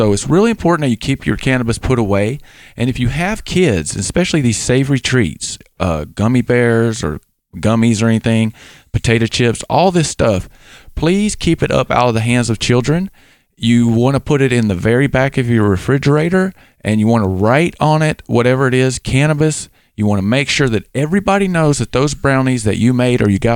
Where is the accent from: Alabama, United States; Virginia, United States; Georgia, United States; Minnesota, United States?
Alabama, United States; now in Washington, United States; because where I grew up in Southern Alabama, there was lots of cornfields, but we never had corn mazes.